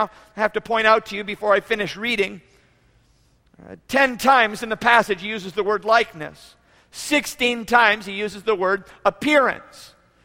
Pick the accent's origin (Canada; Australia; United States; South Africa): Canada; Well, being Canadian, this is very riveted into my mind.